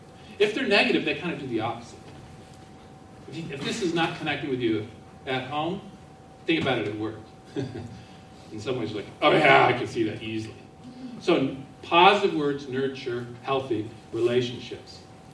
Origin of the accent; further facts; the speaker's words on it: San Clemente, California, United States; now in Thousand Oaks, United States; And my mom's in Carlsbad. I'm from San Clemente. So I've been a Charger fan for my whole life.